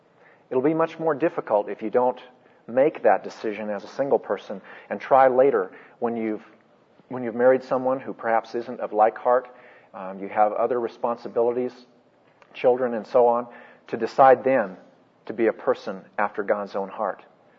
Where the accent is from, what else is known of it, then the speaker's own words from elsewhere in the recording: Portland, Oregon, United States; also born or lived in Stanford; then moved back to Portland, my hometown, didn't get into a fellowship with other believers